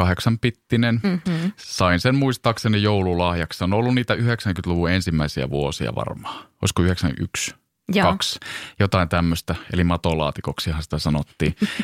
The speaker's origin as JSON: {"language": "Finnish", "town": "Joroinen", "region": "South Savo", "country": "Finland", "said": "Mä oon Joroisista kotoisin, tuolta Kuopion ja Mikkelin puolesta välistä. Niin siellä mä olen viettänyt kukkeaan 90-luvun."}